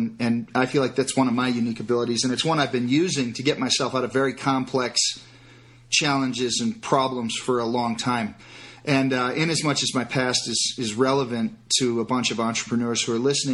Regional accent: Detroit, Michigan, United States; You know, I was raised in Detroit. I was in a blue collar middle class neighborhood and lower middle class neighborhood, and it was a rough town.

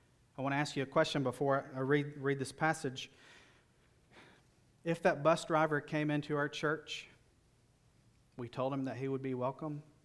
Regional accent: Alabama, United States; These events actually happened in my home state of Alabama.

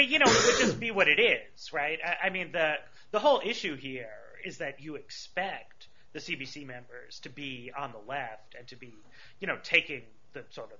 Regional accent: New York, United States; You know, I'm from New York

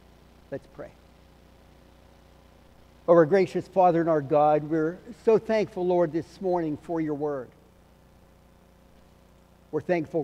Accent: Pennsylvania, United States; So that was how lofty my goals were as I was growing up outside of Pittsburgh.

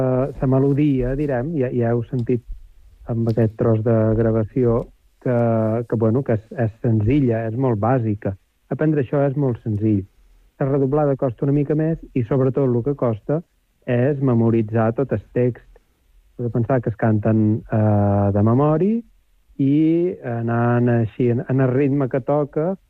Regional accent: Es Cubells, Balearic Islands, Spain; Els Cubells, per exemple, que és el meu poble

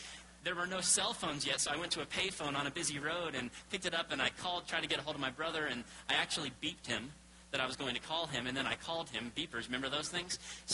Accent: Florida, United States; I grew up in South Florida, in West Palm Beach is where I went to college.

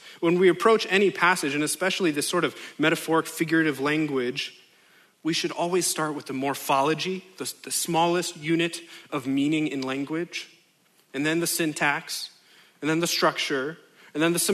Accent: Los Angeles, California, United States; And I understand that I'm from Los Angeles, California, and I'm preaching to a room filled with people whose toddlers know more about farming than I do.

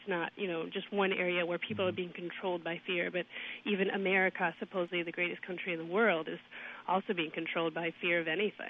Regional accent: United States; And the reason that I am asking this is only because here as an American, I obviously see on TV and the papers

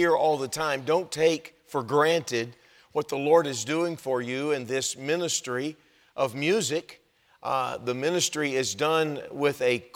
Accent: Texas, United States; I think you can tell that I'm not from Wisconsin. And I've got, this is the way it comes out when you grow up in Texas.

